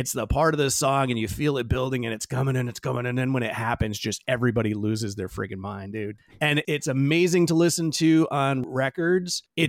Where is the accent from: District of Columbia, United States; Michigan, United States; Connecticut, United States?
Connecticut, United States; being originally from the great state of Connecticut, I really, really wanted to represent my home state.